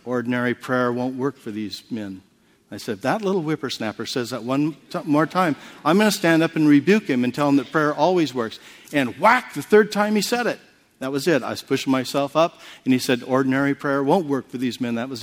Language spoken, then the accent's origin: English; San Diego, California, United States; and I said, who I am, and I'm from San Diego, and I heard your husband last night, and I'd like to talk to him.